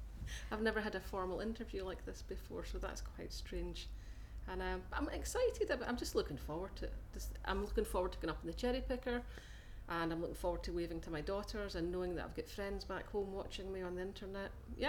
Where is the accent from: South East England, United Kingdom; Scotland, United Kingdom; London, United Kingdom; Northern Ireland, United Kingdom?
Scotland, United Kingdom; Cumbernauld; also born or lived in Glasgow; I grew up in a new town. I grew up in Cumbernauld, in the central belt of Scotland, completely different. I was born in Glasgow. I went to art school in Dundee, so I was living in cities